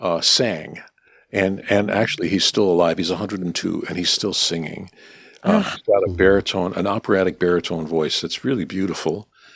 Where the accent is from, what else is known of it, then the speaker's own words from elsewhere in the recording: New York, United States; I grew up in New York, and my parents loved music, and so I was surrounded by a lot of classical music and Broadway stuff.